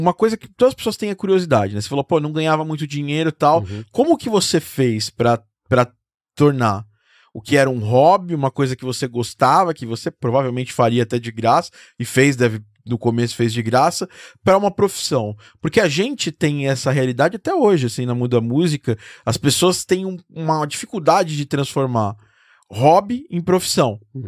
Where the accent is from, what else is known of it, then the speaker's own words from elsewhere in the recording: São Paulo, Brazil; E eu venho de São Paulo, que é um lugar que a música eletrônica se desenvolveu mais rápido, muito, né?